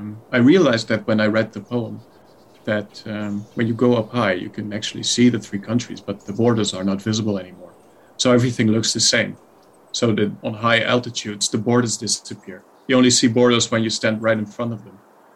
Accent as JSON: {"language": "English", "town": "Heerlen", "region": "Limburg", "country": "Netherlands", "tie": "born or raised there", "said": "I'm Dutch, and I'm from Heerlen. Small city, I would say, in the southern part of the Netherlands, in Zuid-Limburg, born and raised there, and I still live there."}